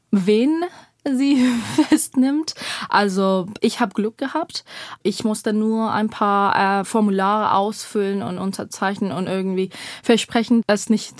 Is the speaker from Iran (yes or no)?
yes; Iran; Aber ich bin Iranerin